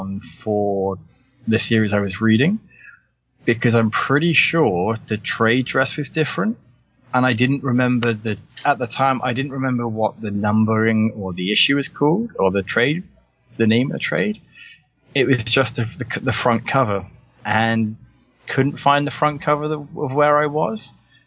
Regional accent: England, United Kingdom; moved away as an adult; now in Canada; I grew up in England, as you may or may not be able to tell. And I moved to the east coast of Canada probably about 13, 14 years ago.

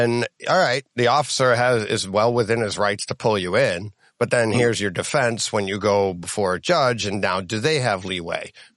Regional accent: England, United Kingdom; accent: English; My English accent.

